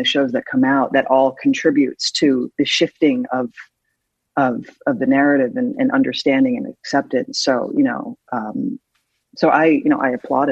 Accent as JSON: {"language": "English", "region": "New York", "country": "United States", "said": "I was from New York as well. So everyone on the show was LA based"}